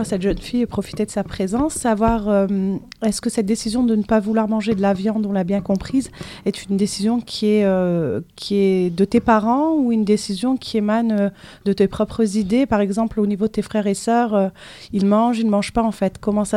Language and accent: French; France; on est français, je suis française